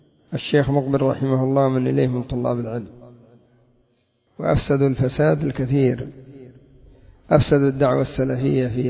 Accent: Yemen; هكذا عندنا في اليمن، كما أفسد محمد المهدي وعقيل المقطري

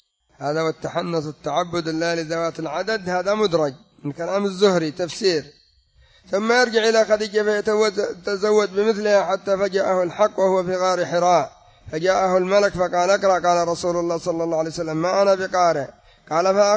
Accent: Yemen; التين المعروف سمى عندنا في اليمن بلس الترخ

